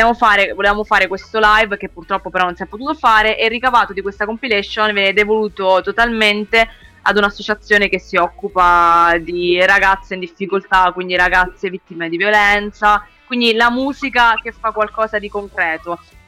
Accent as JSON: {"language": "Italian", "town": "Pescina", "region": "Abruzzo", "country": "Italy", "tie": "born or raised there", "said": "Marsica, sì, Marsica. Pescina precisamente, quindi proprio il mio paese dove ho sempre vissuto."}